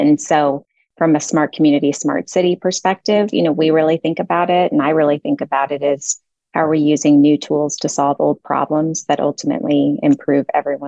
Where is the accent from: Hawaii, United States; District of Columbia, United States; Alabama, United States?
District of Columbia, United States; Washington; moved away as an adult; also born or lived in Chicago; now in Dallas, United States; I grew up in Washington, D.C. in Chicago and made my way to Dallas almost 20 years ago